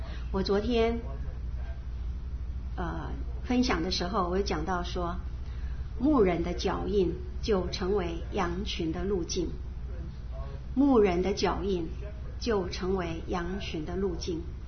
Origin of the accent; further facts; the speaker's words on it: China; 因为通常我们中国人很容易来跟随一个制度来走